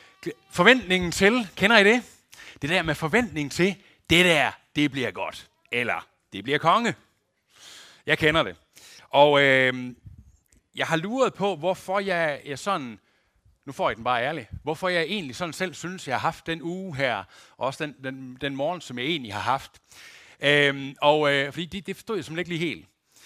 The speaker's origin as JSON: {"language": "Danish", "region": "West Jutland", "country": "Denmark", "said": "Og jeg er jo sådan en vestjyde"}